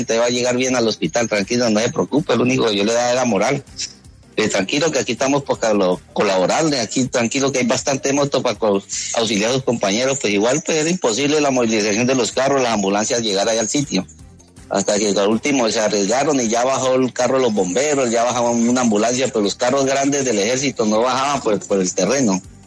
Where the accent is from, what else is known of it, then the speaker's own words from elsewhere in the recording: Puerto Leguízamo, Putumayo, Colombia; Yo soy nacido y criado aquí en Puerto Leguízamo.